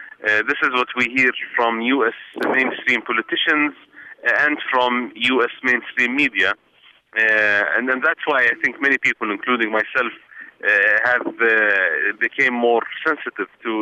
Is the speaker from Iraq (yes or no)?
yes; Baghdad, Baghdad Governorate, Iraq; they ask me where I'm from, and I say I'm originally from Baghdad